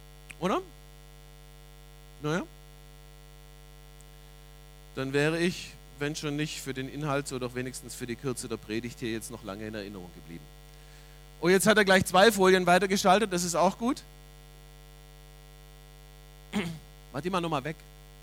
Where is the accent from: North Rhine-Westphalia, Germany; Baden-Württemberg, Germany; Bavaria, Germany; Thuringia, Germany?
Baden-Württemberg, Germany; Steinheim am Albuch; bin aufgewachsen auf der Schwäbischen Alb, Ostalb, Steinheim am Albuch. Da ist zu Hause, da wohnen meine Schwiegereltern, meine eigenen Eltern, da habe ich meine Frau kennengelernt.